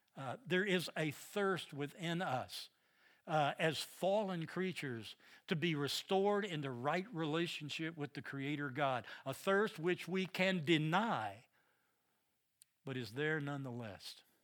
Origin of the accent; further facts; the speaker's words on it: the South, United States; accent: Southern; They'd pick up on my southern accent in a moment.